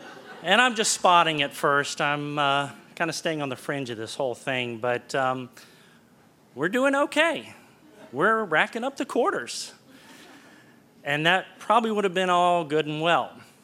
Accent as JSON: {"language": "English", "region": "West Virginia", "country": "United States", "said": "We're just coming from West Virginia. We don't know about your big city ways."}